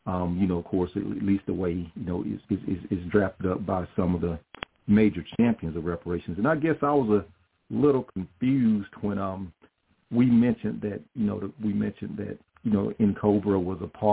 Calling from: Carrollton, United States; I'm calling from Carrollton.

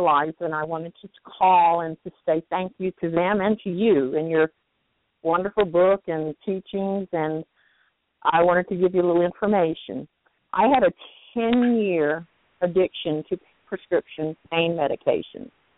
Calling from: Pahrump, Nevada, United States; I'm calling from Pahrump, Nevada.

